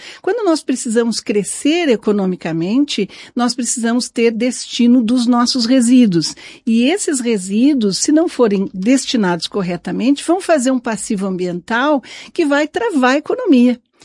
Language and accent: Portuguese; Brazil; Hoje nós temos esse destaque que me orgulha muito como brasileira em poder dizer isso.